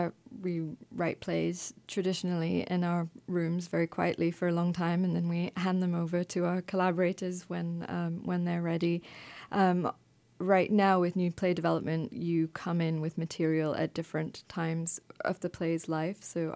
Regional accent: India; also born or lived in England; I grew up in India and spent a long time, I did high school in England, and so had experienced a lot of different changes, I think, in my life in a compressed amount of time.

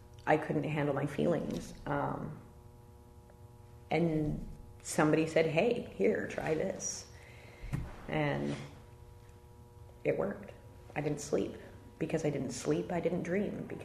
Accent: Sitka, Alaska, United States; We grew up together in Sitka years ago.

